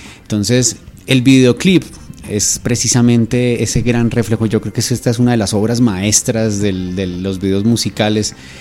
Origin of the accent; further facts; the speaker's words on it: Bogotá, Bogotá D.C., Colombia; born there; aquí a los que somos nacidos en Bogotá nos llaman rolos